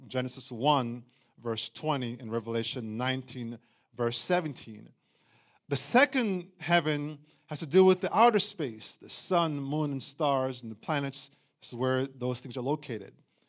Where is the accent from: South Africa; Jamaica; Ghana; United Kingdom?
Jamaica; now in United States; Born and raised in Jamaica, yes. But when I was born, most of my family was already living in this country.